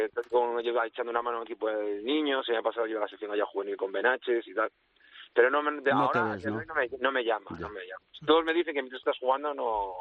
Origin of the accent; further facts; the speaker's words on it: O Rosal, Galicia, Spain; Como soy del Rosal, pues un poquito de vino.